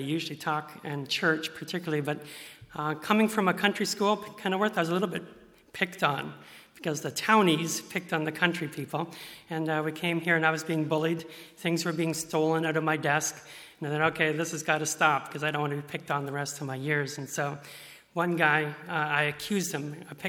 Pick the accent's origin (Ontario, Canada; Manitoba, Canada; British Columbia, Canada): Ontario, Canada; Mount Forest; I'm a local boy. I grew up in Mount Forest, as some of you know. I went to Kenilworth Public School and then came to Mount Forest Public School for grade 7 and 8, and then went off to Norwell High School.